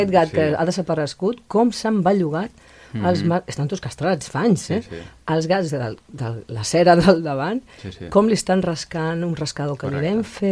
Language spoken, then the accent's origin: Catalan; Barcelona, Catalonia, Spain; quan jo era petita i joveneta a Barcelona